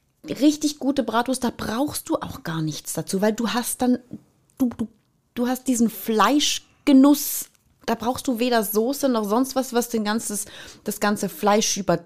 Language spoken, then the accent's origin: German; Switzerland; bei uns in der Schweiz ist das ein Riesenpolitikum.